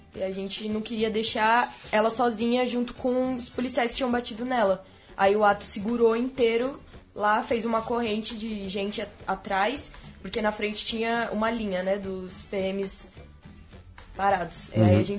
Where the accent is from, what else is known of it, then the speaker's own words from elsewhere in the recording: São Paulo, Brazil; Salve, Luísa, a gente é daqui da Zona Norte, estudando PJ no Carandiru, a ETEC.